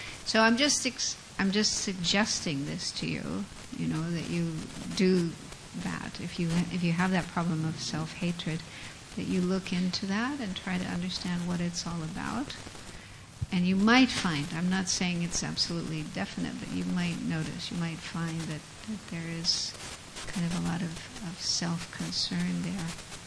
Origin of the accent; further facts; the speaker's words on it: United States; I come from America, where we have a very strongly competitive culture and so much emphasis on how you look and how you perform